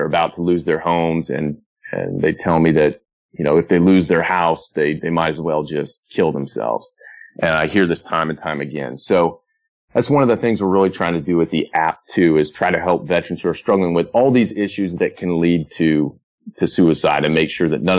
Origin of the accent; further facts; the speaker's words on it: Utah, United States; being a Utah boy. I'm from Utah.